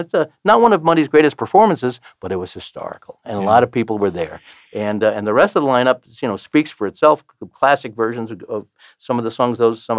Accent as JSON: {"language": "English", "region": "New York", "country": "United States", "tie": "born or raised there", "said": "I was a jazz snob growing up in New York."}